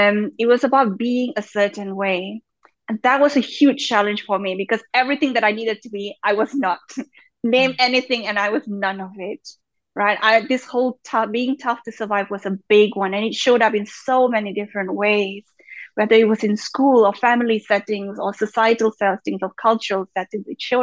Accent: Malaysia; So I was born and brought up in Malaysia, in southeast of Asia. And just to go back one step, I'm of Indian origins. My grandparents are from a combination of India and Africa, but Indian origins.

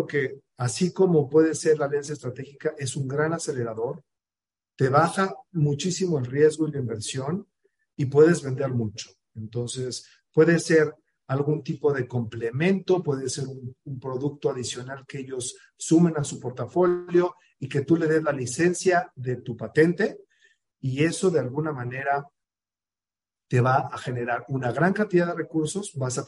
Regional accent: Mexico

